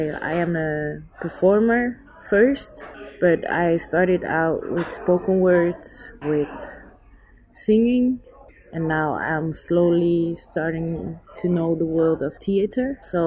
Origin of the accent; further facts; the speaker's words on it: Antwerp, Flanders, Belgium; also born or lived in Butare, Rwanda; I was born in Butare. That's a city in Rwanda. Then I was raised in Antwerp. That's a city in Belgium. And I was also raised by my mom, who is from Togo. She was born in Abidjan.